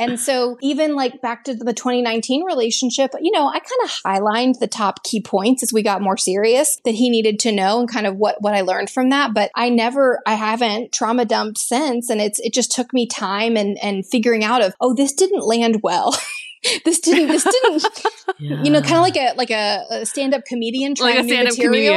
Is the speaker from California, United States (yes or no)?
no; Texas, United States; also born or lived in Boston; But, you know, growing up in Texas, people get married really young.